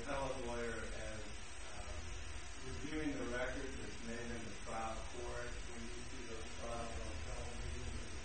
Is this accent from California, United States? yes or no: yes; San Francisco, California, United States; I grew up in San Francisco, and my office is based there.